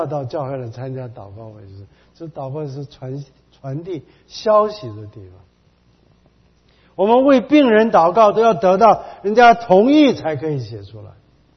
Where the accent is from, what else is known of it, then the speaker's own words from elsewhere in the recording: China; 我们中国人就是爱讲话，爱讲闲话。